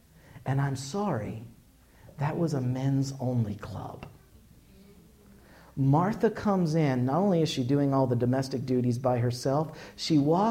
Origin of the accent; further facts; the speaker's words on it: Scotland, United Kingdom; And I'm Scottish